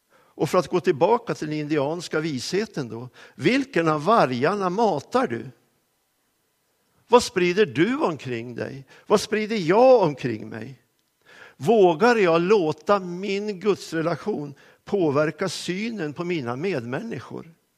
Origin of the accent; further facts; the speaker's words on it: Söderfors, Uppsala County, Sweden; Jag växte upp på bruket i Söderfors i norra Uppland.